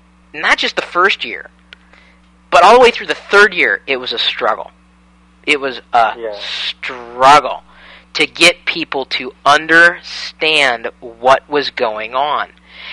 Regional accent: Iowa, United States; You know, growing up in Iowa, heat waves, you know, cold snaps, tornadoes

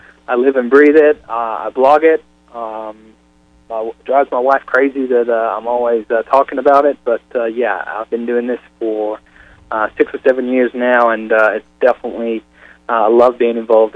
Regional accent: England, United Kingdom; now in United States; It is, and the irony is that I'm from England originally, so the whole Pilgrim thing is a new concept to me.

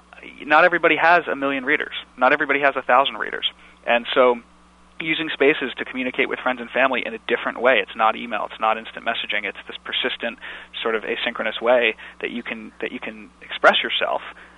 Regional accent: New Jersey, United States; accent: Jersey; now in Los Angeles, United States; No, I'm actually from New Jersey.

